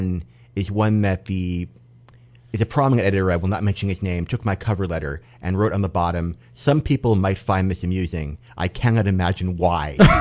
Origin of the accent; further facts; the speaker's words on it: Scarsdale, New York, United States; I grew up in Scarsdale.